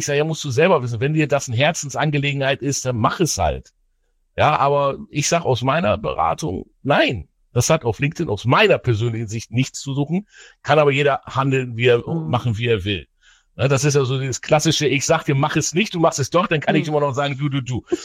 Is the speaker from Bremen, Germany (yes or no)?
yes; Bremen, Germany; So, jetzt komme ich aus Bremen, ja.